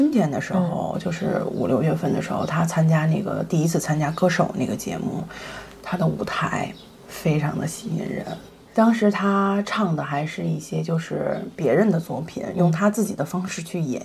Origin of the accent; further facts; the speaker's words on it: Beijing, China; 我本身是土生土长的北京大妞